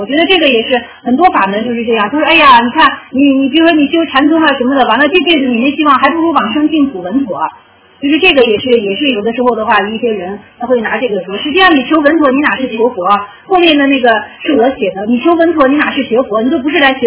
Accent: Quanzhou, Fujian, China; 他福州的，我是泉州的。

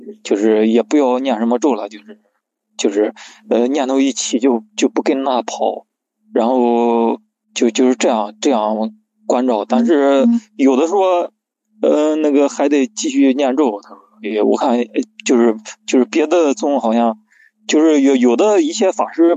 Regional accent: Shangqiu, Henan, China; 我上丘的。

